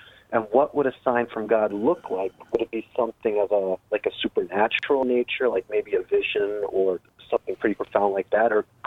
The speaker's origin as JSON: {"language": "English", "country": "United States", "said": "I'm American"}